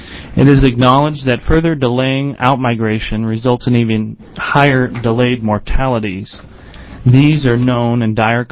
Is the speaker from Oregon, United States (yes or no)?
yes; Tillamook, Oregon, United States; I'm from Tillamook, Oregon.